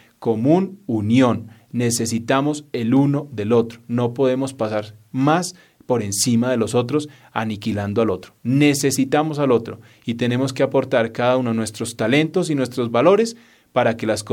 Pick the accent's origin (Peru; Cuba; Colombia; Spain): Colombia; Esa es la gran responsabilidad que tenemos nosotros hoy como colombianos, dar ese primer paso para construir esa nueva patria.